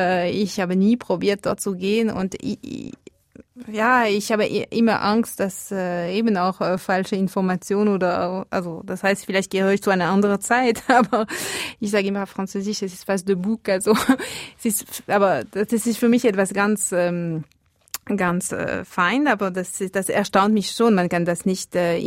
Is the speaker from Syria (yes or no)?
no; Valais, Switzerland; da spreche ich auch als Walliserin. Also ich liebe meinen Kanton